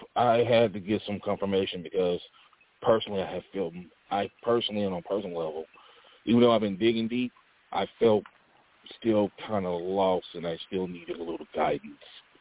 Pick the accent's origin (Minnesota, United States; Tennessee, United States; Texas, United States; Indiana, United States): Tennessee, United States; Memphis; kind of like similar to where my hometown is, of Memphis.